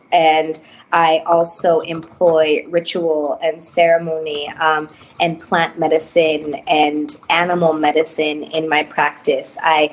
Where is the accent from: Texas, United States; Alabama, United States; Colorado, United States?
Colorado, United States; Denver; So I'm a mestiza. I was raised in Denver, Colorado, and I currently live in my grandparents' house that they bought.